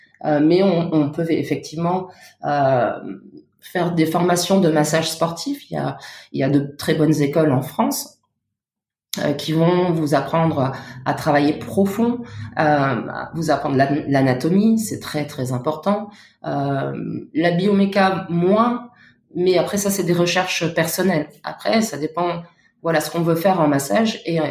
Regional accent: Luxembourg; Moi, je viens du Luxembourg.

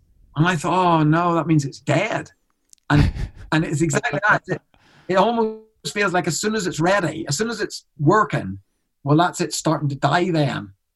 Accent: Ireland; I'm an Irishman in Canada. I'm an Irish on tour in Australia

